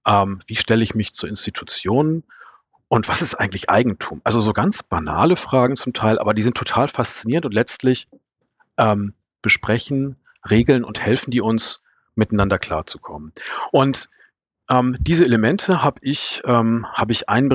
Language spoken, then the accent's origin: German; Northern Germany, Germany; In den 70er Jahren geboren und auf dem Land, in Norddeutschland, wirklich auf dem Plattenland, ein Landmensch.